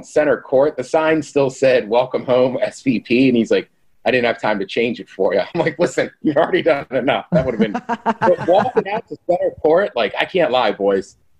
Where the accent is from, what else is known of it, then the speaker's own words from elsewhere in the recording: College Park, Maryland, United States; I grew up in College Park